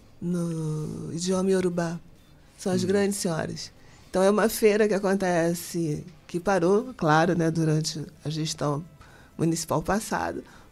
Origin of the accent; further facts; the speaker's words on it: Madureira, Rio de Janeiro, Brazil; Nasci em Madureira, fui criada por aí. Né? Fiquei muito tempo em Madureira, depois volto para Madureira